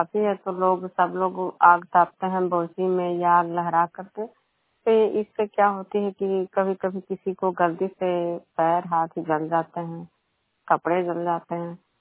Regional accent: Nagarnausa, Bihar, India; Vishnu programme कचवा panchayat Nalanda जिला नगनौसा प्रखंड के निवासी हूँ।

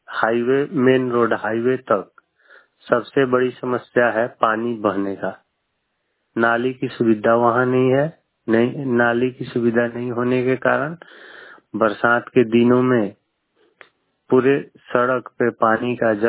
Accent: Inarwa, Bihar, India; ग्राम post थाना Inarwa, ward number 8 का निवासी हूँ, प्रखंड मैनाटा।

